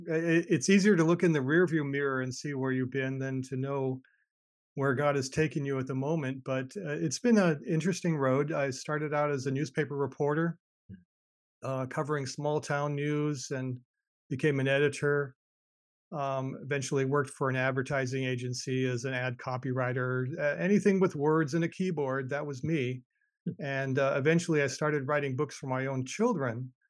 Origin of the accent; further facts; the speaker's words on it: Bellingham, Washington, United States; It came a few years back from my friends at Lexham Press, which is near my hometown in Bellingham, Washington.